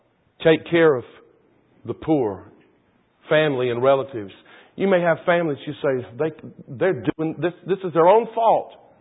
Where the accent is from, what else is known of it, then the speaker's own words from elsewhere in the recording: the South, United States; You know, I grew up in the South.